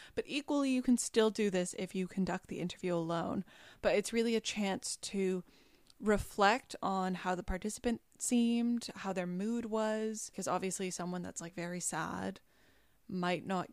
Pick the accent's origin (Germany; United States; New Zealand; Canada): Canada; And not only because I'm Canadian and am very familiar with the snow